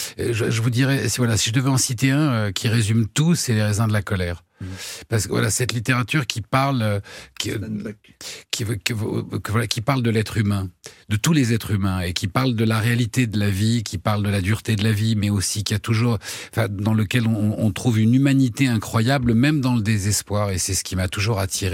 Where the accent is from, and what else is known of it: France